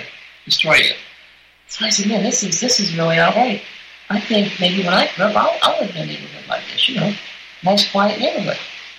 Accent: New York, United States; Oh, no, I'm from New York. My medical practice is in New York.

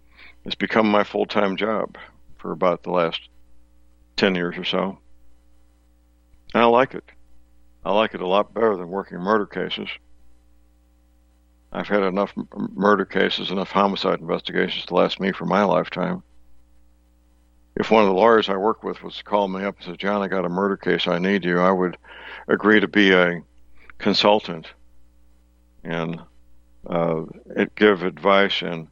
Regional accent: St. Louis, Missouri, United States; I was giving speeches around my hometown, St. Louis, mostly focused on Second Amendment issues.

